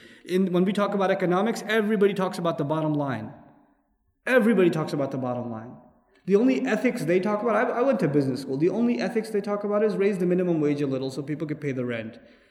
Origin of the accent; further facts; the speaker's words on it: Pakistan; I'm from Pakistan. Sometimes my family travels there.